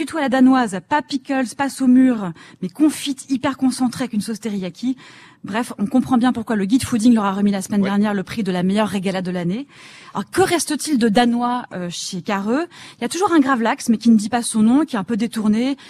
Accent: Sweden; On fait la même chose d'ailleurs chez moi en Suède

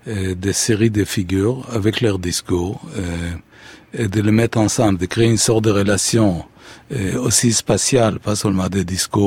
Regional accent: Haifa, Haifa District, Israel; Et une chose qui existe un peu dans ma ville natale, qui va être le sujet, comme ça je peux dévoiler mon prochain film, qui va tourner d'ailleurs dans un bar à Haïfa

